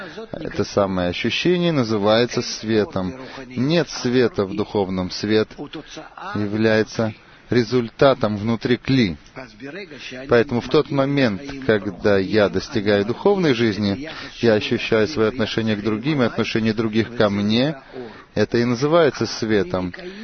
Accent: Eilat, Southern District, Israel; Я из Эйлата.

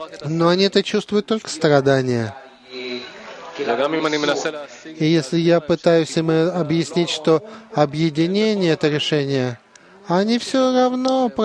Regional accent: Naples, Campania, Italy; я из Неаполя.

